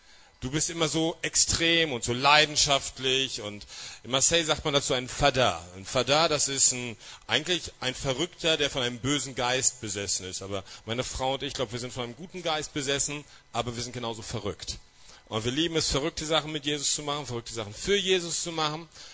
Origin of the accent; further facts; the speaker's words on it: North Rhine-Westphalia, Germany; unsere Heimatgemeinde ist in Wuppertal, wir kommen also aus dem Pott oben und fühlen uns eigentlich da oben recht wohl.